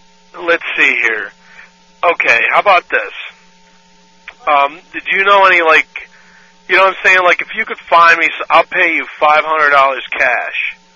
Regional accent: United States; now in Guam; I'm over in Guam right now. I'm actually from the United States.

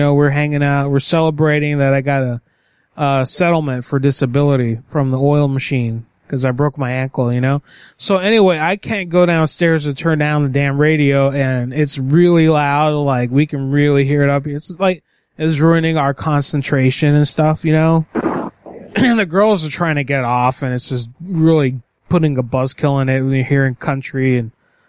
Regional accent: Florida, United States; I'm from Florida. I'm not from here originally.

